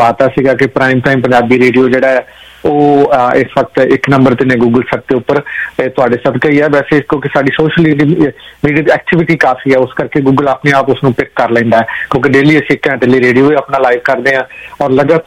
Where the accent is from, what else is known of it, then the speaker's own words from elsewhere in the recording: Amritsar, Punjab, India; ਮੈਂ ਵੀ ਅੰਮ੍ਰਿਤਸਰ ਦਾ ਰਹਿਣ ਵਾਲਾ, ਉਸ ਟਾਈਮ ਮੇਰੀ ਉਮਰ ਕਾਫੀ ਛੋਟੀ ਸੀਗੀ